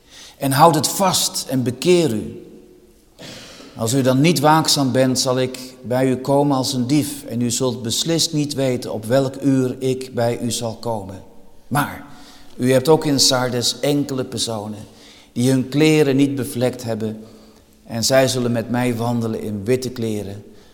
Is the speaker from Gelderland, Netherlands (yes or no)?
yes; De Heurne, Gelderland, Netherlands; Ik ben zelf opgegroeid in de Achterhoek, in de Heurne. Dat kent u niet. Ligt vlak bij Dinxperlo.